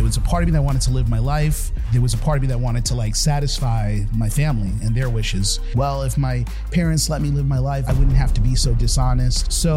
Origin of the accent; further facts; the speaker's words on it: Bronx, New York, United States; So grew up in the Bronx, had immigrant parents that migrated from India in 1968.